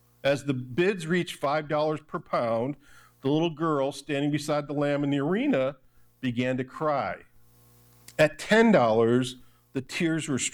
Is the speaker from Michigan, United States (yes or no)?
yes; Detroit, Michigan, United States; also born or lived in California; I grew up in Detroit. I love the Detroit Tigers, but when I lived out in California, I love the Dodgers.